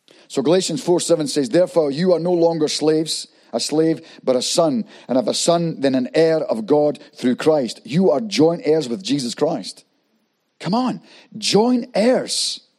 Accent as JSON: {"language": "English", "region": "Scotland", "country": "United Kingdom", "moved": "as an adult", "lives_now": "New Zealand", "said": "being American and me being Scottish, you see, you got American passport, I had a British passport."}